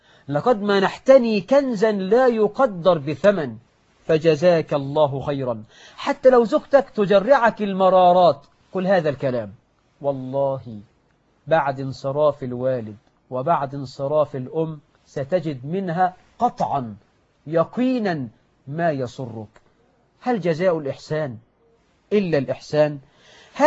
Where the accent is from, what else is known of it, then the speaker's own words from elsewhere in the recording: Egypt; كخيل الحكومة عندنا في مصر